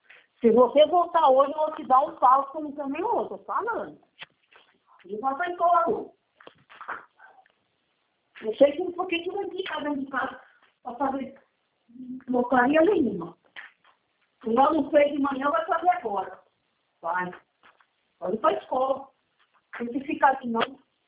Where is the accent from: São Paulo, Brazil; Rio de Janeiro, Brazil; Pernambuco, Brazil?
São Paulo, Brazil; Iracemápolis; Não, eu sou daqui, de Iracemápolis.